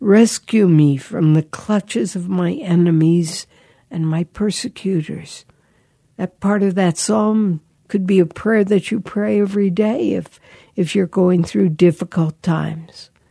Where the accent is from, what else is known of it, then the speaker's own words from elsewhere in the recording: Pennsylvania, United States; Because I grew up in Pennsylvania, I had heard a lot of her.